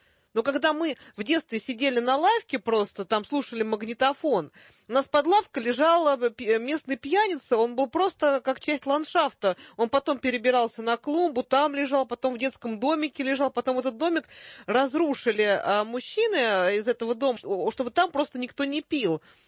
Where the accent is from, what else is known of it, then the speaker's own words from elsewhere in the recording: Bulgaria; я родом из Болгарии